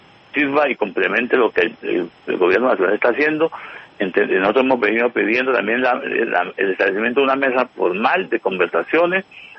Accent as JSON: {"language": "Spanish", "town": "Buenaventura", "region": "Valle del Cauca", "country": "Colombia", "tie": "born or raised there", "said": "como el Buenaventura en el cual yo nací y crecí en Buenaventura."}